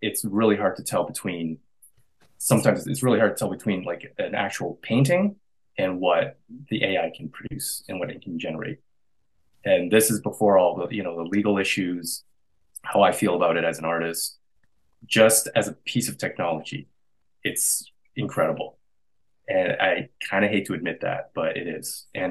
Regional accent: Canada; I'm a Canadian artist and I depict Vietnamese culture through my work.

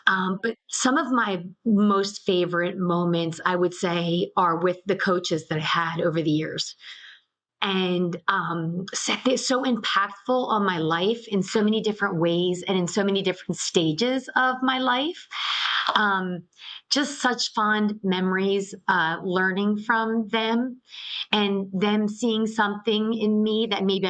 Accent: Philadelphia, Pennsylvania, United States; So I grew up in Philadelphia, and then I did make my way over to the New Jersey suburbs.

